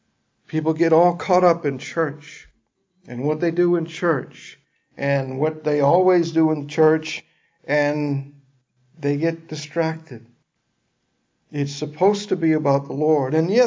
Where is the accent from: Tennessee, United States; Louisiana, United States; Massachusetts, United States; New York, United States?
Louisiana, United States; New Orleans; I'm from New Orleans, and it's common to see people in the French Quarter